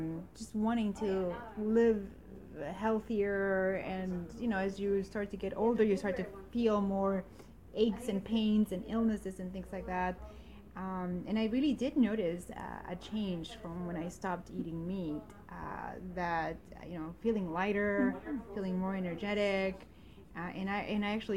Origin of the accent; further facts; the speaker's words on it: El Salvador; I'm originally from El Salvador.